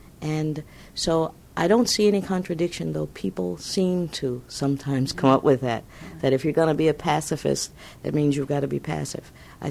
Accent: the South, United States; I'd been told all my life I was less than human growing up in the South.

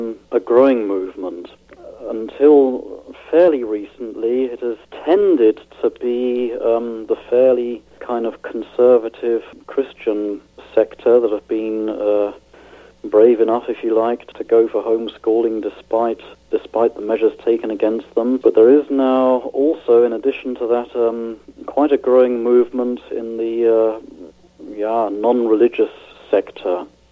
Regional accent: England, United Kingdom; moved away as an adult; now in Lüdenscheid, Germany; I'm from England. I've been living here in Germany now for 16 years.

